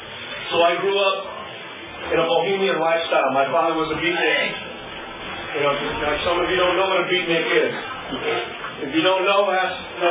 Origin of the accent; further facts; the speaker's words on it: Newport Beach, California, United States; I was born in Newport Beach in 1940, and in a place called Hope Hospital on the Bluffs. I grew up in Newport Beach.